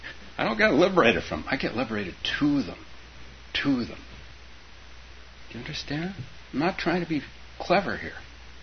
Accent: California, United States; I used to live in northern Minnesota. I was a fool. I came here from California and I lived in northern Minnesota.

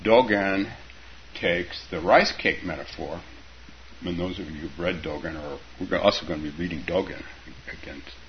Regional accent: California, United States; I used to live in northern Minnesota. I was a fool. I came here from California and I lived in northern Minnesota.

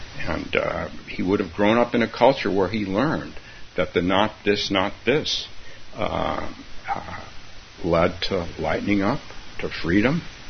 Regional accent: California, United States; I'm from California. She's from California. We have a bond because we're both from California.

